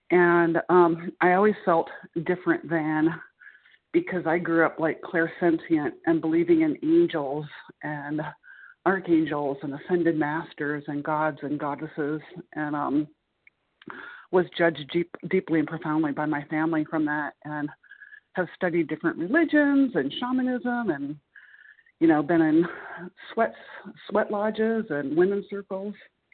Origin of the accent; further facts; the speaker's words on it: Muncie, Indiana, United States; I'm from Muncie, Indiana.